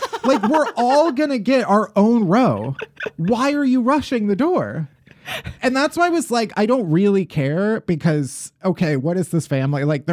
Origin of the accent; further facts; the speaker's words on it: Midwest, United States; It's very awkward, especially as a Midwesterner, because I'm like, I'm never going to stand up for myself.